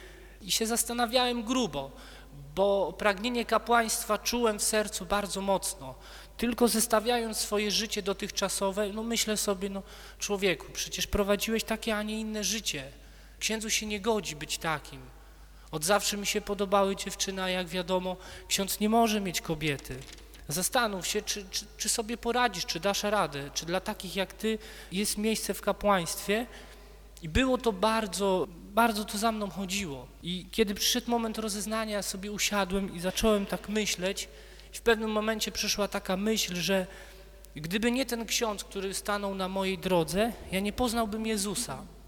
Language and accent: Polish; Wałcz, West Pomeranian Voivodeship, Poland; Ja wychowywałem się na bloku. Wałcz jest miastem, dużo bloków tam nie ma, wychowywałem się na bloku.